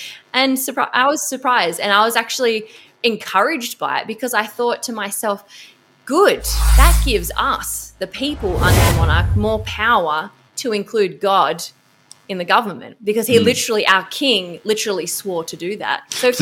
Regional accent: Australia; One, because I'm Australian and I'm technically part of the monarch

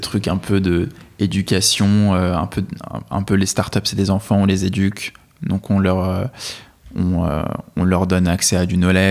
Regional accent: Île-de-France, France; also born or lived in Russia; C'est un nom bien sûr russe. Je suis né en Russie, j'ai grandi en France, en banlieue parisienne toute ma vie.

